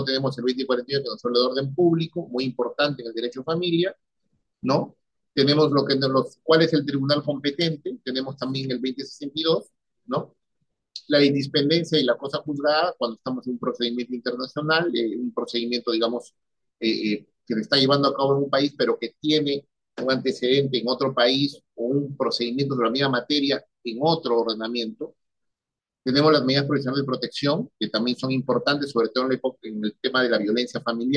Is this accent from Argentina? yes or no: no; Peru; lo que implica el derecho internacional privado de familia en mi país, en el Perú